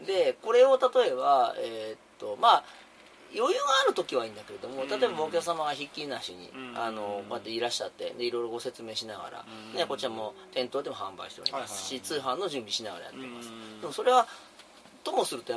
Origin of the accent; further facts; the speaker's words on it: Nagoya, Aichi, Japan; 名古屋人だから自分ねどこまで行っても東京のテレビ番組のこととかわからないんですよ。